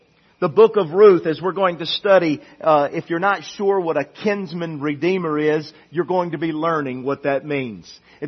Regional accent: United States; I'm an American, and I don't agree that with everything America does.

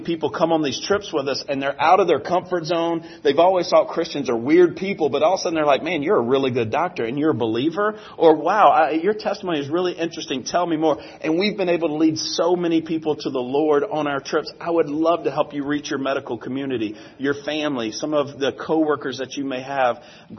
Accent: Alabama, United States; I am. I'm from Alabama.

